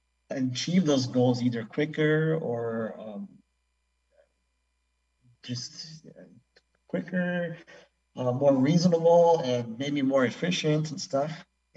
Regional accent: Cheney, Washington, United States; I am from Washington State, but I grew up in a small town in Cheney, which is at Eastern Washington, and on a little cattle ranch.

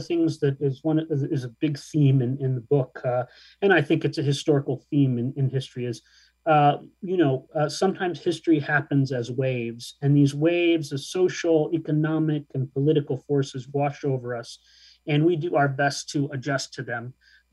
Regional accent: Mount Vernon, Illinois, United States; it changed my mind about my experience growing up in Mount Vernon in Southern Illinois. I certainly felt out of place in Southern Illinois. My color, my brown skin, was an issue.

